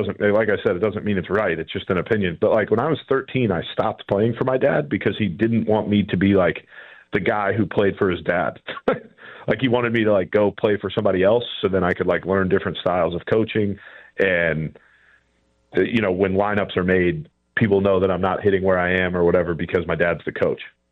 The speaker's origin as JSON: {"language": "English", "region": "Virginia", "country": "United States", "said": "my wife thinks that I've never driven in the snow before because I'm from Virginia and she's from Ohio."}